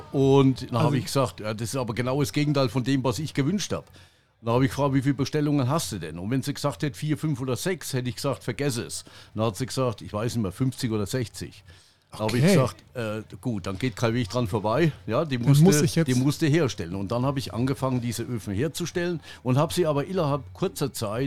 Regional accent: Bavaria, Germany; born there; now in Pirmasens, Germany; Und, nee, ich bin also ein gebürtiger Oberfranke.

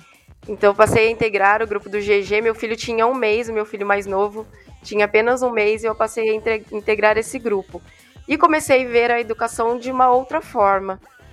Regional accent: Salto Grande, São Paulo, Brazil; sou do interior de São Paulo, numa pequena cidade chamada Salto Grande. E como o Luiz disse, é apenas um rio, né? Estou bem na divisa aqui com o Paraná, então apenas um rio nos separa.

